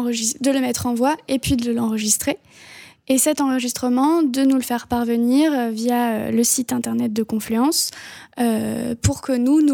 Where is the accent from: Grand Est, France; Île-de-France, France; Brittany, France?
Brittany, France; j'ai aussi envie de me rapprocher de ma région d'origine, qui est la Bretagne.